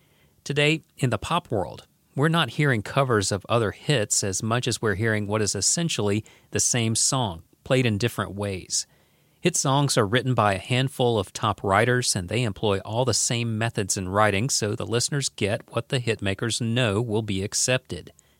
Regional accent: the South, United States; accent: Southern; So at an early age, I don't know if I was even conscious of it, but I downplayed my Southern accent.

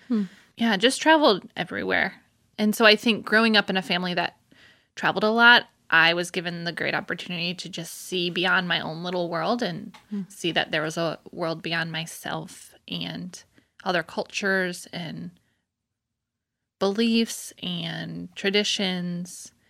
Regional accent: St. Joseph, Michigan, United States; So I'm from Michigan, St. Joseph, Michigan, which is in the southwest corner of the state, right on the lake.

